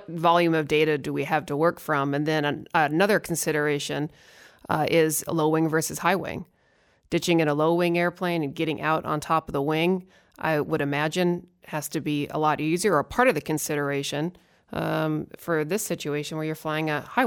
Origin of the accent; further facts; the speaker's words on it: Montana, United States; I grew up in Montana. I flew over the trees, rarely over water.